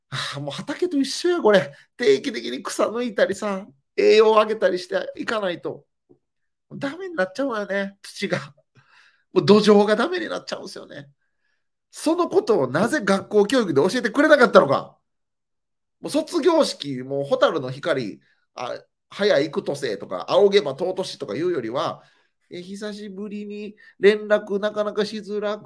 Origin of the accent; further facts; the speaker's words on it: Tenri, Nara, Japan; 来週1週間、僕ちょっと地元奈良県の方に帰省をするんです。まあ、これなんか地元でも帰ろうかしらと思ってね、主体的に帰省するというよりかは、この一週間ポツポツと地元天理とか、奈良の方で仕事があるので、